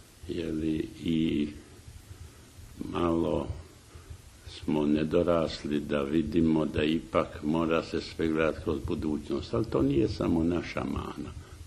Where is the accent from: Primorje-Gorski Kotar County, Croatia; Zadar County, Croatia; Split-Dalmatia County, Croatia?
Zadar County, Croatia; born there; ja sam rođen davno, pred 90 godina. Znate, i to na otoku Ugljanu, u malom mjestu, koje je stalno bilo okrenuto Zadru